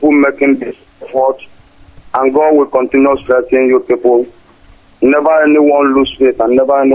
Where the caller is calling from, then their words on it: Lagos, Nigeria; We're calling from Lagos.